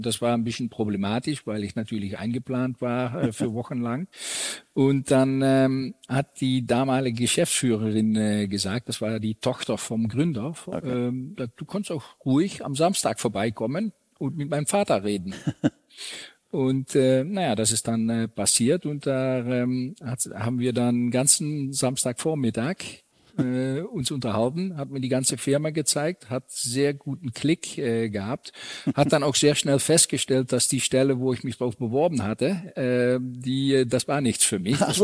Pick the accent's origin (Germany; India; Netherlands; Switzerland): Netherlands; German is a second language; Wie du schon sagtest, ich komme aus Holland